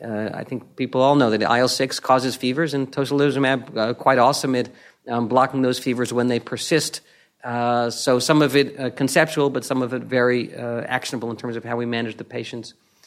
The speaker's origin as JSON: {"language": "English", "region": "New York", "country": "United States", "said": "I just want to remind people that I'm from New York. I talk real fast."}